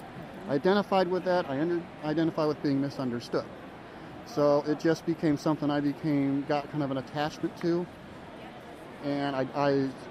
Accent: North Dakota, United States; This is my first Anthrocon. I'm from North Dakota.

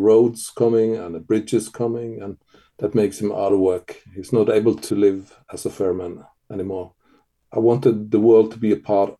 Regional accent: Vestland, Norway; And I can see why tourists come to Hardanger and my hometown, because it's really beautiful and it's wild and it's raw.

